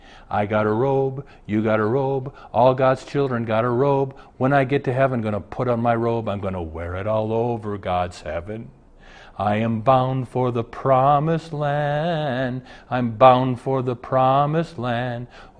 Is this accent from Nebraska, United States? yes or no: yes; Omaha, Nebraska, United States; now in Minneapolis, United States; All right, Jackie, I grew up in Omaha. We're up in Minneapolis.